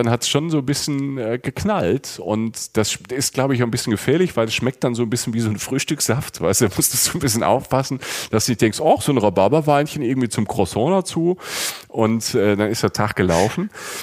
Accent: Rhineland-Palatinate, Germany; Ich weiß ja, ich komme aus der Pfalz, da gab es auch lang schlechten Wein.

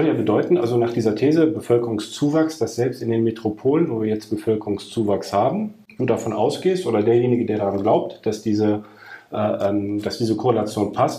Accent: North Rhine-Westphalia, Germany; so bei uns im Rheinland

